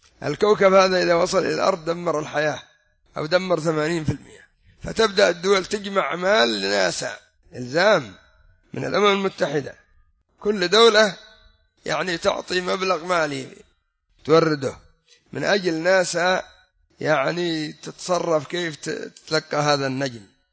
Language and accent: Arabic; Yemen; وعندنا في اليمن وقع الزلزال في ذمار في كثير من المناطق